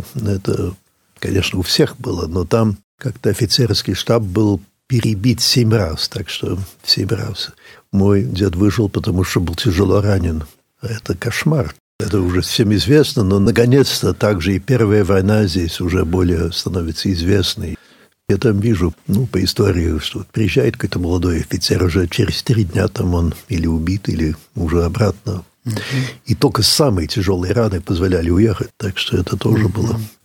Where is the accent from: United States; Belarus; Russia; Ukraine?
United States; now in France; Вы знаете, я родился во Франции и сейчас там живу, но все-таки Америка. Америка, мы там вырос, там школа, университет, друзья